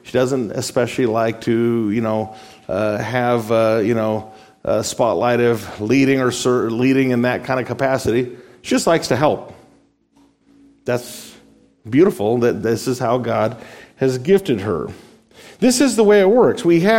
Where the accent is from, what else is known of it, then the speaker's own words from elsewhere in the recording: Las Vegas, Nevada, United States; I come from Las Vegas. You guys know I was born in Las Vegas and lived there 30 years.